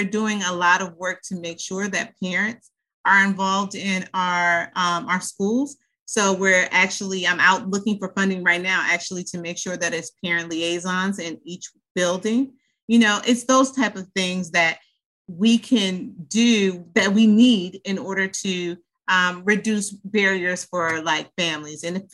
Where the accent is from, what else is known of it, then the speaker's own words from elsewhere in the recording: Midwest, United States; And so, because I'm from the Midwest as well